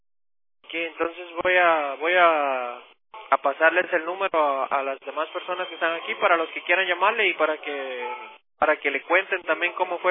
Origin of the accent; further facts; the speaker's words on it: Guatemala; soy guatemalteco y tengo prácticamente 15 meses detenido en esta prisión.